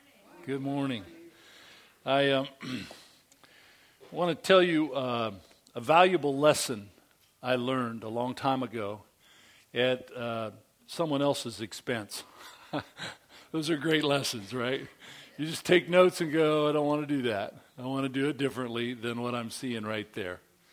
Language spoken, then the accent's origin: English; East Bay, California, United States; now in Oregon, United States; Oh, I'm from East Bay, I'm telling them